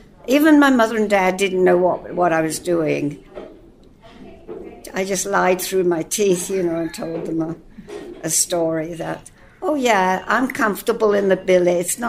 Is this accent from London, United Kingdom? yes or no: yes; Wembley, London, United Kingdom; also born or lived in Hammersmith; I was born in Hammersmith, London. And then my father was on the Great Western Railroad as a fireman, firing up the engine. And we moved to Wembley